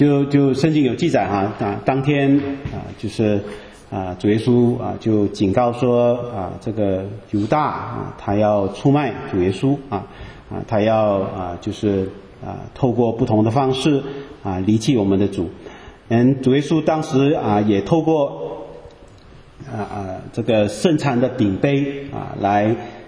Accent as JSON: {"language": "Chinese", "country": "Malaysia", "said": "我是马来西亚人就是你知道我们这些民间信仰有很多习俗的"}